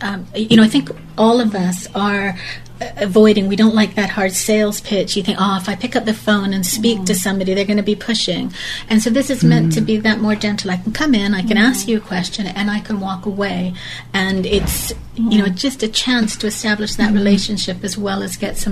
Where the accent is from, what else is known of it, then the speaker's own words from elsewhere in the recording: England, United Kingdom; now in Canada; oh, damn it, I'm English